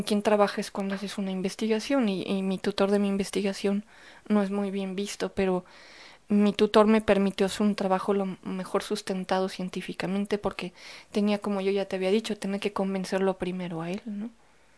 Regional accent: Mexico; Lo mismo pasa en mi país.

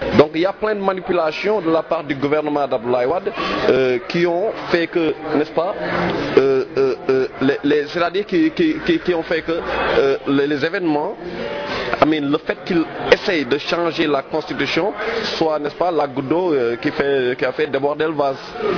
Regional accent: Senegal; on n'est pas respecté en tant que Sénégalais.

